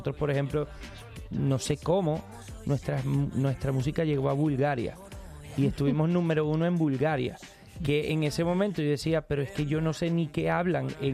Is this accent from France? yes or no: no; Venezuela; now in Miami, United States; Nosotros somos de Venezuela y vivimos en Miami